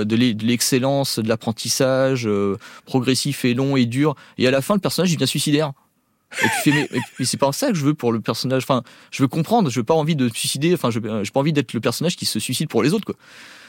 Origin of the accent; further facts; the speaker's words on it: France; Je suis issu d'une culture vietnamienne, mais j'ai grandi en France. Je me vois blanc, quoi.